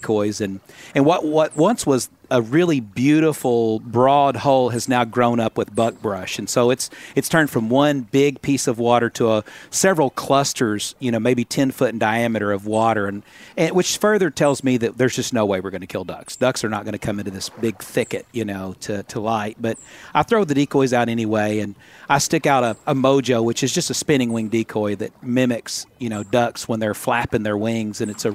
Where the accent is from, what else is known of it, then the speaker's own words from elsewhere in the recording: Arkansas, United States; You know, growing up in Arkansas, I think part of the culture of our state has all been influenced by duck hunting.